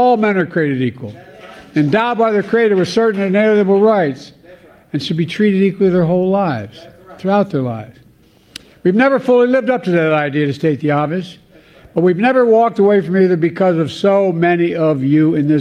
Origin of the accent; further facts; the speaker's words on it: Claymont, Delaware, United States; also born or lived in Scranton, Pennsylvania; one of the cases that led to the landmark decision was in my home state of Delaware.